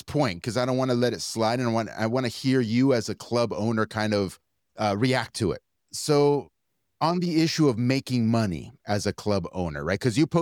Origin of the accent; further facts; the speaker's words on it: Argentina; I'm from Argentina, Argentine heritage. All my family's from Argentina.